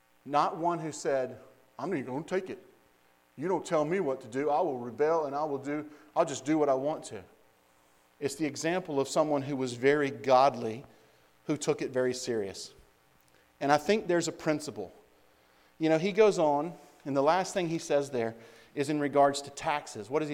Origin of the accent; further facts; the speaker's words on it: the South, United States; I know that's not proper English, but I'm from the South.